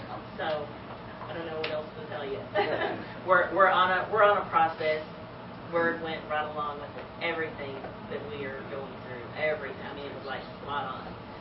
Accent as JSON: {"language": "English", "town": "Lufkin", "region": "Texas", "country": "United States", "said": "from Lufkin."}